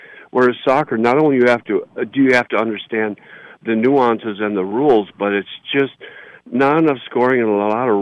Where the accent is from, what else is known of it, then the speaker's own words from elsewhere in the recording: United States; you know, as an American, you gravitate towards football, baseball, and basketball